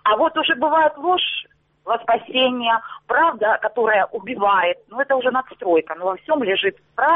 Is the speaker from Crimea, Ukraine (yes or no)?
no; Starobilsk, Luhansk Oblast, Ukraine; Луганщина, город Старобельск.